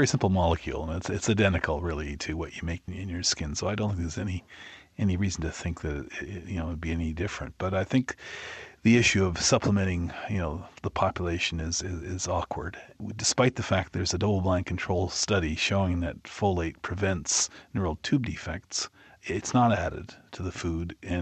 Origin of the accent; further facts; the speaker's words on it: Canada; Now, I'm a Canadian